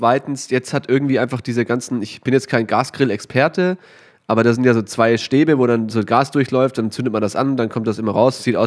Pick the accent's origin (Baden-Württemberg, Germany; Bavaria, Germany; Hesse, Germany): Baden-Württemberg, Germany; Ich habe mich als Schwabe vor allem natürlich darauf vorbereitet